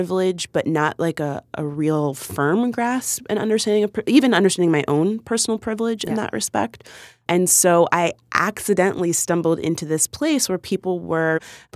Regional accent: Florida, United States; that video was just about my personal experience growing up in South Florida.

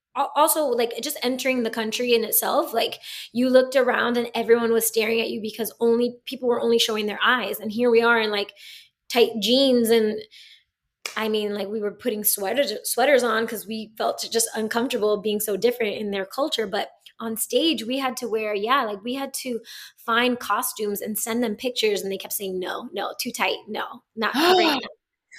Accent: Miami, Florida, United States; Also in my hometown, Miami.

